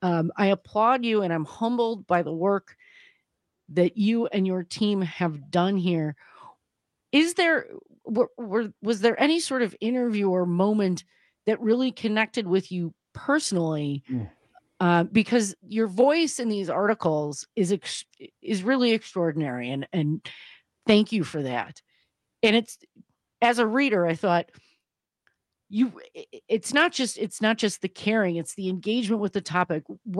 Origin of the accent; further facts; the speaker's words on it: Wisconsin, United States; growing up in Wisconsin as a Wisconsin native, while my family weren't gun owners, most of the people I know are and were very engaged in outdoor sporting activities, hunting, using firearms.